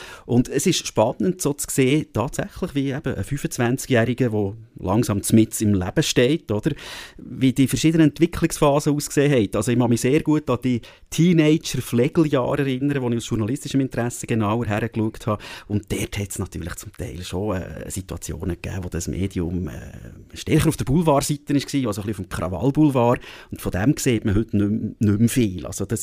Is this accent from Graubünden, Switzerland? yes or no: no; Bern, Switzerland; so eine On-Off-Beziehung, wo ich zu Zürich pflege als Berner.